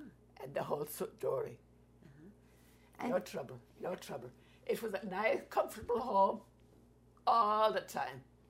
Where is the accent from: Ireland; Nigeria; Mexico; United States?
Ireland; And I grew up there. Uh-huh. As a child or as a baby, I was born in Ireland, right there, uh-huh. in the country.